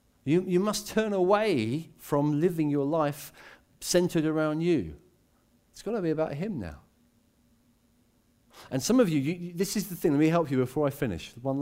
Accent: England, United Kingdom; We're English. Well, I'm English, sorry.

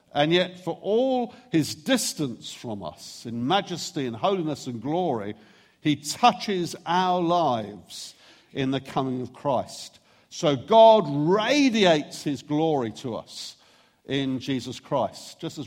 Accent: Brighton, South East England, United Kingdom; And I would tell them that I came from Brighton.

